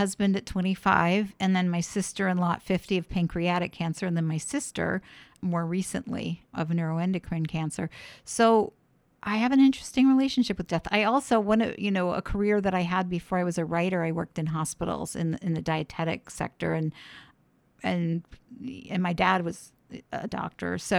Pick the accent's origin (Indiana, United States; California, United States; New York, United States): New York, United States; Warwick; now in Portland, United States; My husband died. I lived in my hometown in Warwick, New York.